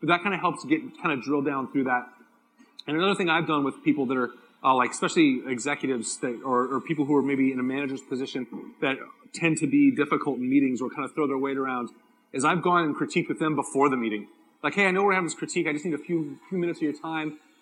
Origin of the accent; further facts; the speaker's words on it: San Diego, California, United States; I'm from San Diego. Maybe do it different here.